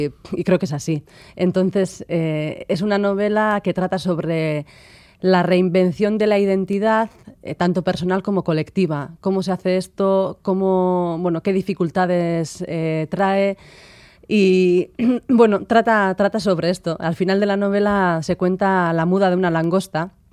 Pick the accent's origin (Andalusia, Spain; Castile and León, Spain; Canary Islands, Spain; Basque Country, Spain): Basque Country, Spain; Elgoibar; Yo soy del Goibar, un pueblo industrial con muchas identidades que conviven.